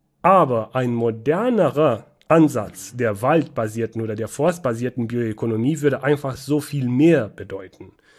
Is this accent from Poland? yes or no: no; Banat, Romania; Wie du weißt, komme ich aus Rumänien, bin in Rumänien aufgewachsen, in Banata Schwaben, Südwesten Rumäniens. Da sind viele Wälder. Ich komme nicht aus einer Försterfamilie, komme eigentlich aus einer kleinen Stadt